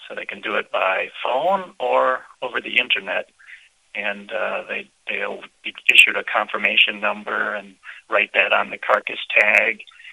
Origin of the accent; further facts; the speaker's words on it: Racine, Wisconsin, United States; I grew up in Racine, Wisconsin, and deer, when I was a kid, really weren't that common.